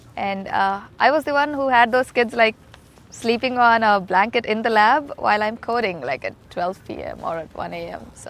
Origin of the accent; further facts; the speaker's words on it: Hyderabad, Telangana, India; I grew up in India, in a city called Hyderabad.